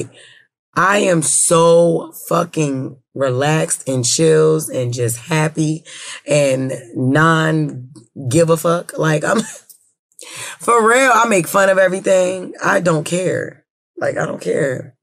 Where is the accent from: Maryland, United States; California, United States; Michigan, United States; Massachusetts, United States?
Maryland, United States; Baltimore; And then I grew up in West Baltimore City, you know, so I've seen this from a child, you know what I'm saying?